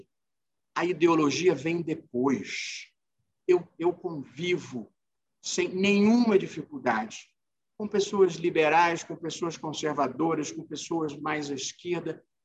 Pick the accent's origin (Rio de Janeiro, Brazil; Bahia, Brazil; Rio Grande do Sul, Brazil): Rio de Janeiro, Brazil; Vassouras; also born or lived in United States; now in Brasília, Brazil; dessa primeira parte em que eu falo de Vassouras, onde eu passei a minha infância, da minha vida no Rio, da minha vinda para Brasília.